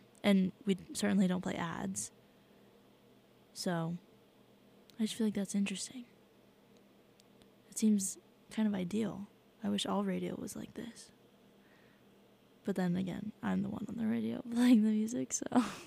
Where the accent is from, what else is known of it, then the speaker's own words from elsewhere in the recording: Maryland, United States; And I'm from Maryland, so I think, like, the stations were, like, 94.7, 97.1, maybe 101.3